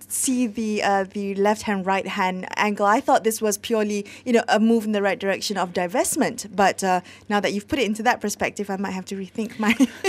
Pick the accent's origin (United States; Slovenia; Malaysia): Malaysia; Can we as Malaysian drivers live and obey the rules if we put a BRT in place?